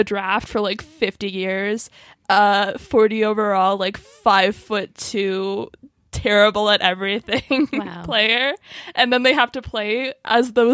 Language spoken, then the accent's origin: English; Canada; which I found personally interesting as a Canadian.